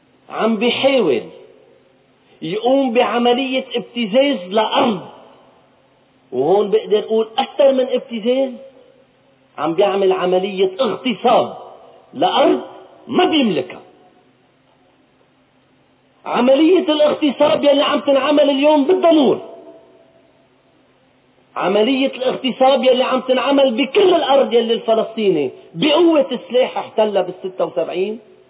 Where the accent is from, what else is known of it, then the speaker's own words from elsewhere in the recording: Lebanon; ما نقبل كلبنانيين انه ينعمل هالدعم هيدا على حسابنا